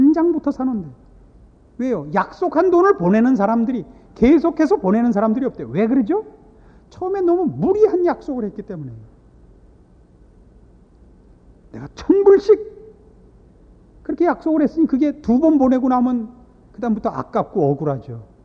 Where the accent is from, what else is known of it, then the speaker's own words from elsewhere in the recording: South Korea; 우리나라 사람들의 그 성격을 제가 잘 알죠. 제가 한국 사람이니까.